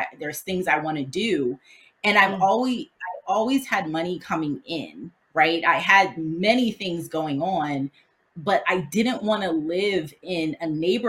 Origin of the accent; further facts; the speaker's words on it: Pasadena, California, United States; born there; also born or lived in Brooklyn; So even though I was born in Pasadena, I moved around a lot.